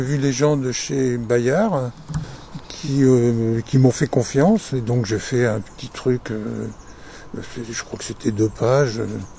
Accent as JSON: {"language": "French", "region": "Île-de-France", "country": "France", "tie": "born or raised there", "also_born_or_lived": "Marrakech, Morocco", "said": "Puis après, on est rentré en France et on était dans la région parisienne."}